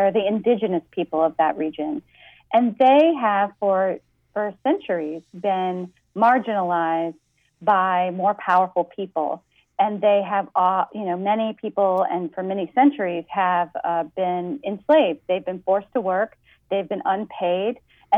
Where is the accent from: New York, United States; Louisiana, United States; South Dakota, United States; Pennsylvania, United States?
Louisiana, United States; It certainly did come from growing up in Louisiana.